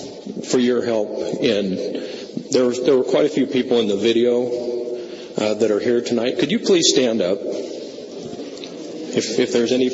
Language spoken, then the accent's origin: English; Oregon, United States; I'm from Grant County, Oregon.